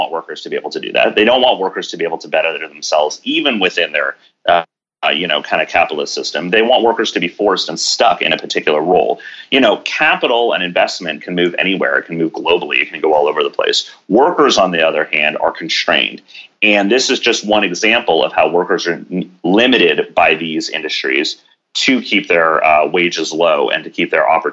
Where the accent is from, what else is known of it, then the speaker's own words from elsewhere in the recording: Oakland, California, United States; this is what actually was going to happen in my hometown of Oakland